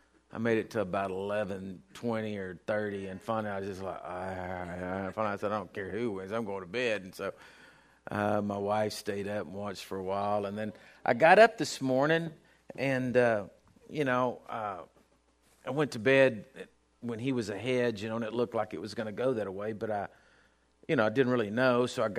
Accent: Texas, United States; You know that I am glad and thank God every day that I was born in America and born in Texas, and this is where I've lived, and I think we're all privileged and blessed.

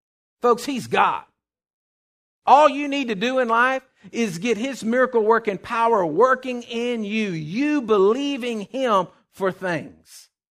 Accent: Texas, United States; where are y'all from? And I said, oh, we're from Texas.

